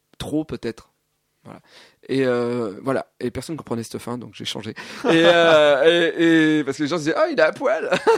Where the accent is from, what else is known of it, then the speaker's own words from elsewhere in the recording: Auvergne-Rhône-Alpes, France; moved away as an adult; now in Paris, France; le spectacle explique ce qui a fait que je suis parti de l'Ardèche pour essayer d'aller gagner ma vie en faisant rire les gens à la capitale